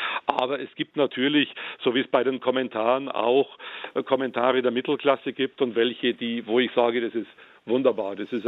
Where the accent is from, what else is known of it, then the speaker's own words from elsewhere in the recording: Bavaria, Germany; Ich würde mich als Bayer ja auch nicht rassistisch angegriffen fühlen